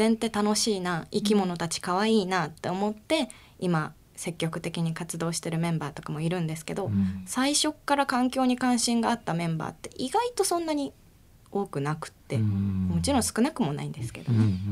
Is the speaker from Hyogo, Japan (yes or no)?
no; Ikoma, Nara, Japan; 奈良県の生駒市あたり。